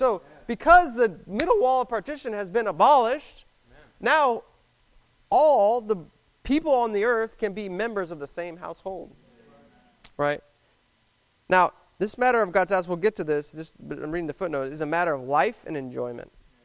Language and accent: English; Irving, Texas, United States; also born or lived in Houston; I'm from Houston. I grew up in Irving in the Metroplex, so that's who I am